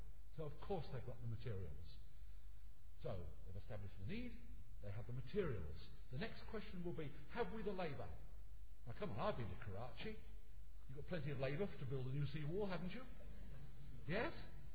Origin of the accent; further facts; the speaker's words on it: Jersey; moved away; I actually came to this country as a refugee. I may look white, but I come from the Channel Islands, a little group of islands to the south of England, not far from the coast of France, and I came here because of fascism.